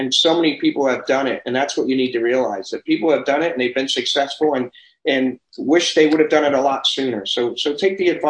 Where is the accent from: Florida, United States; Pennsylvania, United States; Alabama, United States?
Pennsylvania, United States; Philadelphia; Yeah, that's my hometown, baby.